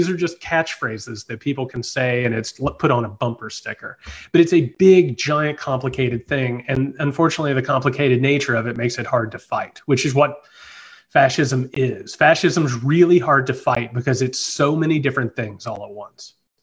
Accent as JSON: {"language": "English", "region": "Indiana", "country": "United States", "said": "I come from Indiana. I come from like a small town where, you know, everything from industry's gone"}